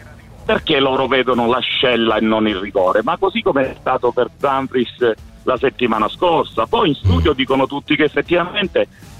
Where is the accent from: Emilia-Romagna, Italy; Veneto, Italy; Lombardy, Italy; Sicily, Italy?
Sicily, Italy; Gela; voglio specificare che sono di Gela